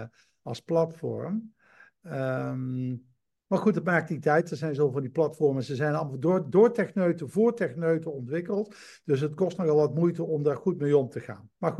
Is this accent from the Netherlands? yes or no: no; Flanders, Belgium; ben Nederlander, 66 jaar oud, nog geen 67, 66 jaar oud. Ik ben opgeleid en opgevoed in België, dus ik voel me heel verwant met Vlaanderen. Begrijp de taal goed, begrijp de mentaliteit goed.